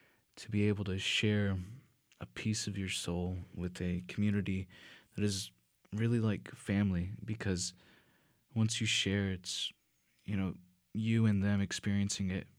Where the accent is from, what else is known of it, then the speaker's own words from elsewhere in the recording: Robinson, Texas, United States; also born or lived in Waco / Falls City; I was born in Waco, raised in Robinson. Ended up moving from Robinson to graduate in Falls City, which is a small town, South Texas.